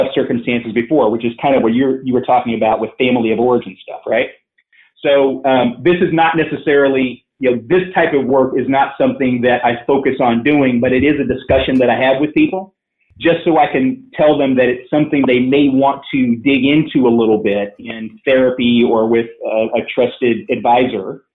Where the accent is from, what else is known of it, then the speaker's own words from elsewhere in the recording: Washington, United States; So in my home state of Washington